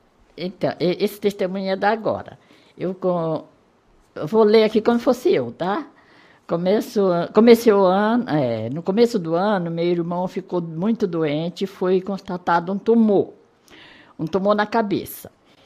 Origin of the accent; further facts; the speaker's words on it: Piauí, Brazil; Aí viajei imediatamente para o estado do Piauí, que é de onde eu sou, né?